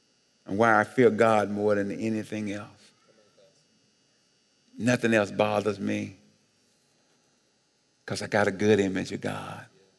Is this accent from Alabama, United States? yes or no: yes; Alabama, United States; When I was growing up in Alabama, First year of integration in the state of Alabama, my mother would not let me go.